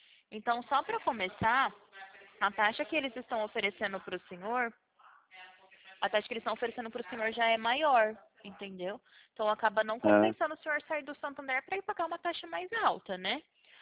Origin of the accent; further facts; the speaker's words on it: Presidente Prudente, São Paulo, Brazil; Eu sou de Presidente Prudente.